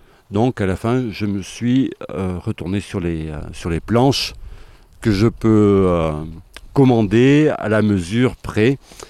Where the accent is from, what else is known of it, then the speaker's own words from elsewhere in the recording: Auvergne-Rhône-Alpes, France; Non, je suis de Haute-Loire et donc je viens ici pour la semaine